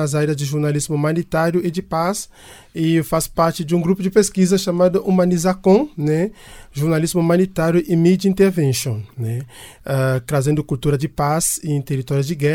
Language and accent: Portuguese; Cameroon; Portuguese is a second language; now in Brazil; Sou camaronês, né? O sotaque deve ter entregado aí. Sou camaronês e estou no Brasil há 10 anos.